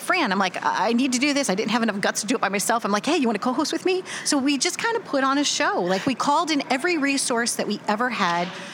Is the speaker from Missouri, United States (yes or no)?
yes; St. Louis, Missouri, United States; we launched in St. Louis, which is my hometown.